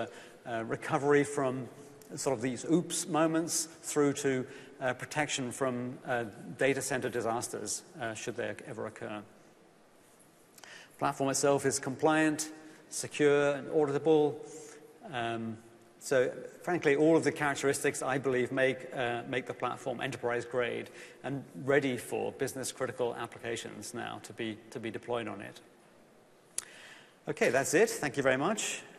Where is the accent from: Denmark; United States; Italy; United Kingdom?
United Kingdom; England; you can tell from my accent, I'm from England originally, so I should probably go to the English location there.